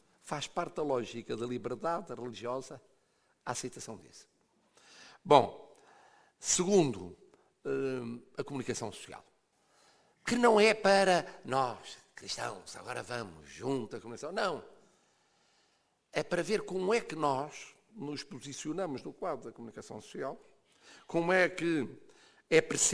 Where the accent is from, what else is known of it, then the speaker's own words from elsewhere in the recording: Portugal; quando me perguntam o que é, eu digo, católico. Só depois de católica é que sou português